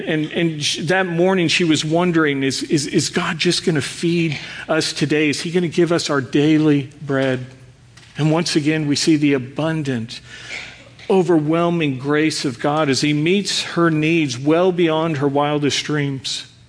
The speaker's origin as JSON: {"language": "English", "town": "Dallas", "region": "Texas", "country": "United States", "tie": "born there", "said": "My dad's from Canada. My mom's from France. I'm French Canadian. Now, I was born in Dallas, so I'm a Texan"}